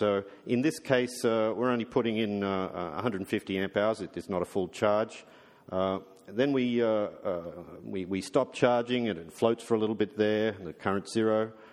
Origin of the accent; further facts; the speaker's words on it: Brisbane, Queensland, Australia; We come from Australia. Brisbane is our hometown.